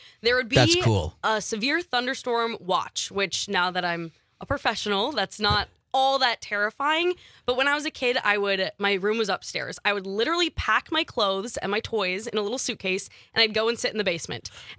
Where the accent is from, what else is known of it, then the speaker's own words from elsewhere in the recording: Minnesota, United States; now in Wisconsin, United States; You know, growing up in Minnesota, going to college in North Dakota, now landing in Wisconsin, like I don't have the hurricane experience.